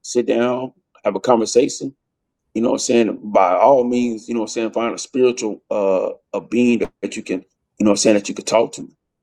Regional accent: Killeen, Texas, United States; So like, I'm from Killeen, Texas.

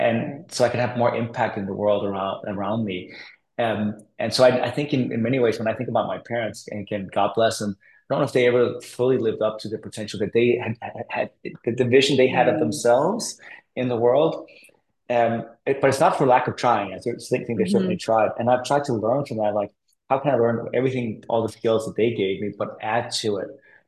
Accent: Denmark; I grew up in Denmark, which is a very nice country, but I grew up to like two very idealistic hippie parents

